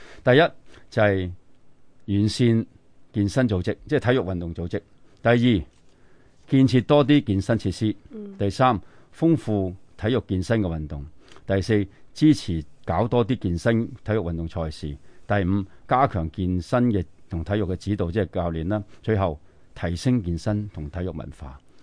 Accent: China; 作为中国人系要留意一下

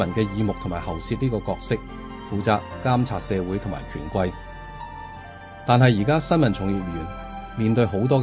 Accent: Hong Kong; 作为香港人，大家应该团结互勉

